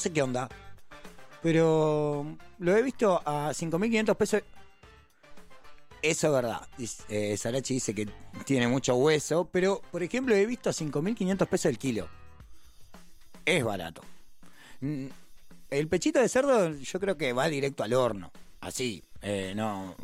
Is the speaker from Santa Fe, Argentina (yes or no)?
no; La Plata, Buenos Aires Province, Argentina; como buenos platenses que somos, vamos a decir pollajería.